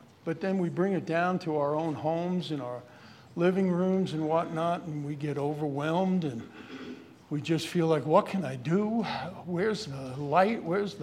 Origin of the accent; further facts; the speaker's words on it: New York, United States; And I'm from New York, if you haven't figured that out, but that's almost 50 years ago.